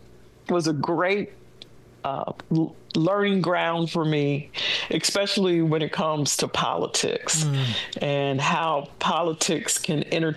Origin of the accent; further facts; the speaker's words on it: Nashville, Tennessee, United States; And so we did have that rich, like, Harlem Renaissance environment mm-hmm. growing up in Nashville.